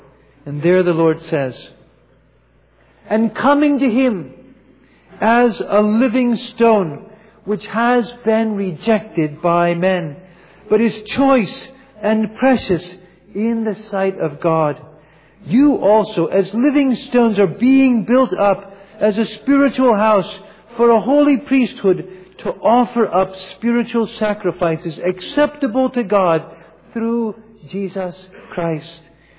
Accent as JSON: {"language": "English", "region": "Virginia", "country": "United States", "tie": "born or raised there", "said": "Although I grew up in Virginia, I'd never any personal experience with grits until I moved away to university."}